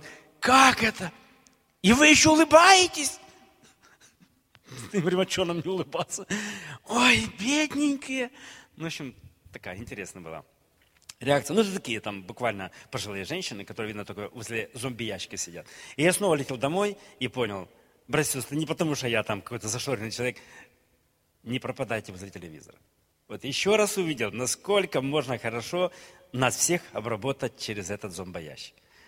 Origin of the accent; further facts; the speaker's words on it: Ukraine; Они когда увидели нас и узнали, что мы с Украины.